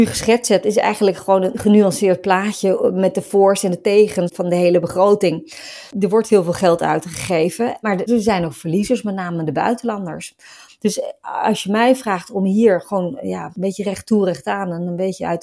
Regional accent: Netherlands; Nou ja, en voor ons als Nederlanders of überhaupt voor mensen die met banden naar de andere kant van de zeeën, is dat soms toch wel pijnlijk om te zien.

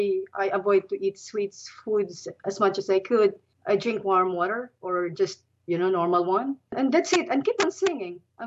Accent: Philippines; now in Australia; Well, for me, personally, I'm proud to be a Filipino, and I will die as a Filipino.

